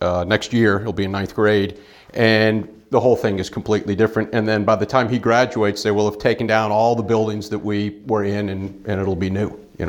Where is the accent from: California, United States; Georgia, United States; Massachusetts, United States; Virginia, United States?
Georgia, United States; Sandy Springs; I grew up here in Atlanta, Sandy Springs.